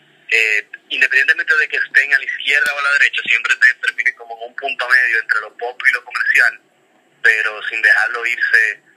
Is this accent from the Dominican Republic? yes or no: yes; Dominican Republic; soy productor musical de República Dominicana. Tengo 23 años